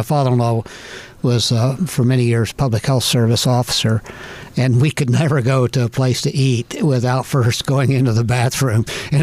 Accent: Pinckneyville, Illinois, United States; And by the way, I'm from Pinckneyville, so I'm not a stranger to this area.

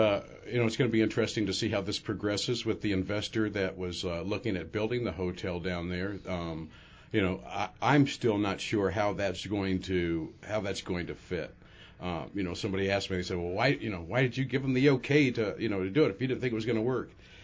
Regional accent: Burlington, Iowa, United States; Again, I was born and raised in Burlington, so but a lot of my friends, I graduated class of 87, they've moved away

